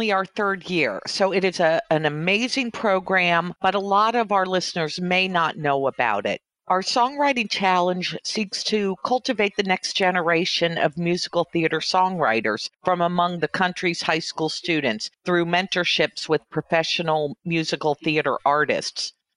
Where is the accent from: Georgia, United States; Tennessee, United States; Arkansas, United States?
Tennessee, United States; Of course, I have to mention the winner from my home state of Tennessee